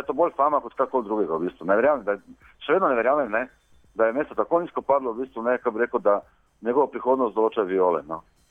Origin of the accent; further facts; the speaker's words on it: Maribor, Drava, Slovenia; niti kot Mariborčan, niti kot sindikalni delavec